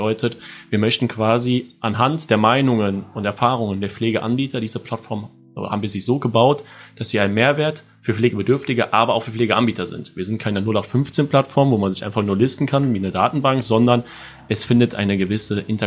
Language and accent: German; Bad Neuenahr-Ahrweiler, Rhineland-Palatinate, Germany; wir kommen aus Bad Neuenahrweiler, weiter Anreise nach Berlin.